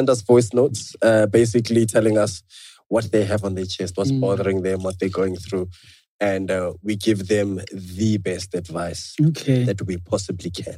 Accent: South Africa; I'm a South African. Yeah. I must react in a South African way.

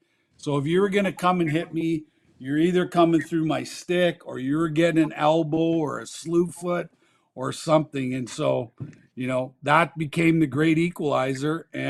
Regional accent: Canada; We went to practice with our ski shit on.

